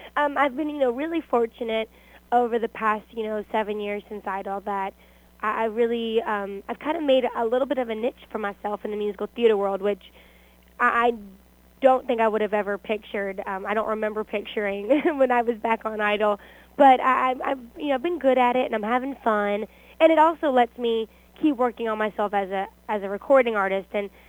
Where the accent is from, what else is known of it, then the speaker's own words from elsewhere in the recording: Georgia, United States; I grew up outside of Atlanta.